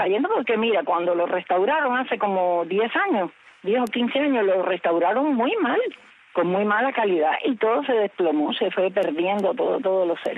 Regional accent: Los Pinos, Havana, Cuba; yo que nací no, pero me crié en Los Pinos.

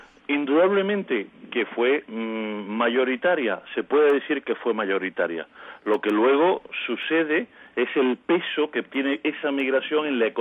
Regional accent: Cuba; no me veían como cubano. Pero cuando decía no, que yo soy de la isla de Cuba

